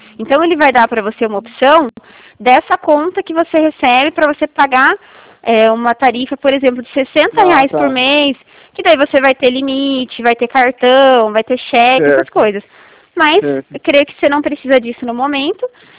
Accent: Limeira, São Paulo, Brazil; sou aqui de Limeira.

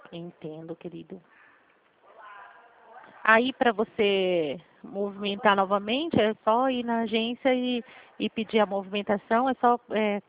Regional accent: Flora Rica, São Paulo, Brazil; E eu sou de Flora Rica.

